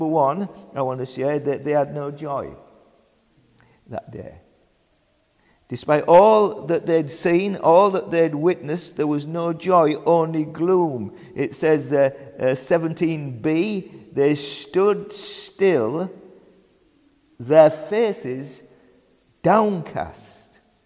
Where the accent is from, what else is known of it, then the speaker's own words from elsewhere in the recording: Yorkshire and the Humber, United Kingdom; accent: Yorkshire; He said, why does that young man from England, he said, keep saying, you know, keep boozing? My Yorkshire accent, you see.